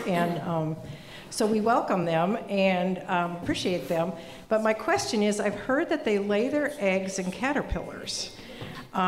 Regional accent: Washburn, Wisconsin, United States; I'm from Washburn.

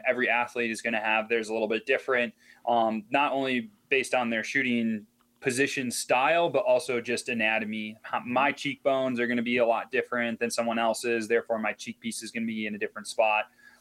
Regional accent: Appleton, Wisconsin, United States; Just because growing up in the Appleton area, I didn't get into cross-country skiing until I was about 16, 17 years old

